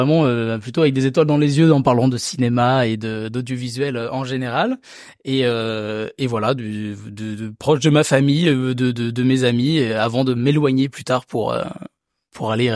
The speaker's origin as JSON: {"language": "French", "region": "Nouvelle-Aquitaine", "country": "France", "tie": "born or raised there", "said": "j'ai grandi dans la campagne. Je viens des Deux-Sèvres, dans le Poitou-Charentes, entre Niort et Poitiers, pour ceux qui connaissent pas."}